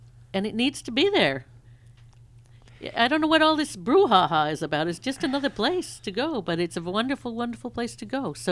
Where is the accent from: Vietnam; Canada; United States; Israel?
Israel; Sonia and I are both from Israel, even though I'm also an American and she's also from somewhere else. We both landed in Israel and made it our home.